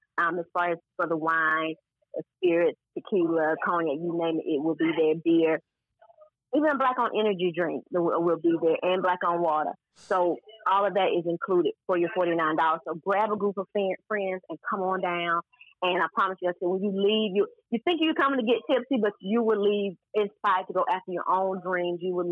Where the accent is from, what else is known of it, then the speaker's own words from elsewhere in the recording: Alabama, United States; accent: Southern; The moonshine was really good, because I'm from Alabama. I don't know if you all can tell from this wonderful Southern accent that I have. But when we grew up, moonshine was made in the backyard.